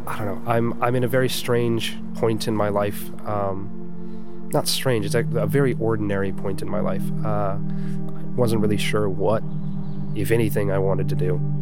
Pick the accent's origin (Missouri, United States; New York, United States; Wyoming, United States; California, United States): Wyoming, United States; Laramie; Laramie, Wyoming.